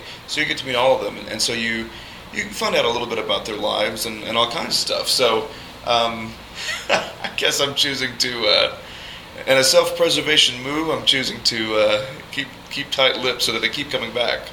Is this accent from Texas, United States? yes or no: yes; Texas, United States; I'm not a member of the unions, of course, because I am from Texas